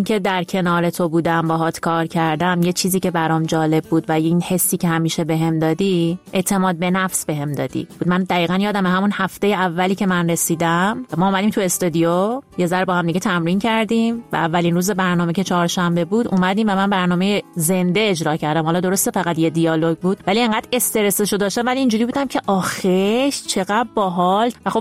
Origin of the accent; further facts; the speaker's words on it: Iran; moved away as an adult; also born or lived in France; now in Prague, Czechia; سال 2015 بودش که از ایران اومدم بیرون، رفتم فرانسه و اونجا دانشجو بودم. 4 سال توی فرانسه بودم